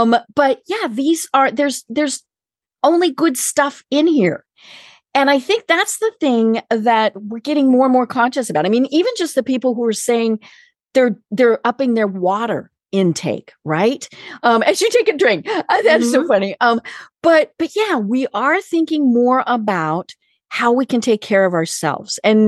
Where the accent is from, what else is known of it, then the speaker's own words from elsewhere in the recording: Colorado, United States; I'm from Colorado.